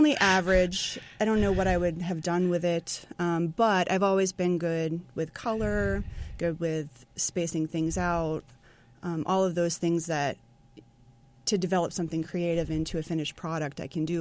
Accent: Newburyport, Massachusetts, United States; now in Portsmouth, United States; Yeah, I'm from Newburyport, Portsmouth is like a bigger Newburyport.

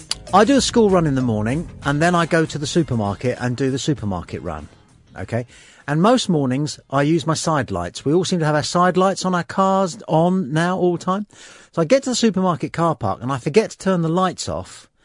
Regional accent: London, United Kingdom; And I'm from West London. I can drink.

